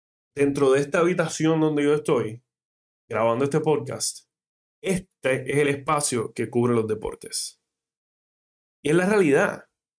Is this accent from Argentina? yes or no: no; Puerto Rico; En Puerto Rico hemos tenido innumerables campeones de boxeo.